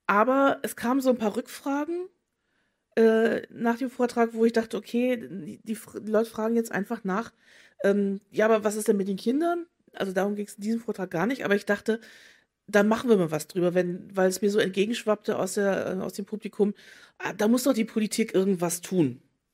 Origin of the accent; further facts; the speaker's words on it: Hamburg, Germany; ich habe meine Kindheit und Jugend in der Hamburger öffentlichen Bücherhalle verbracht.